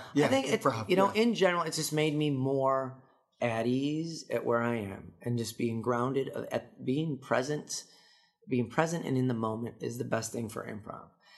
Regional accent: Illinois, United States; growing up outside of Chicago and in this weather, my persona is a lot like Chicago weather.

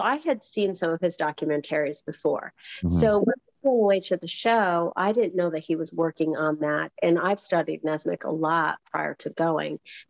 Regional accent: Wellsboro, Pennsylvania, United States; also born or lived in Lossburg; Yeah, so I was, Lossburg is where I was until I was 12. And then I moved to Wellsboro. So Wellsboro.

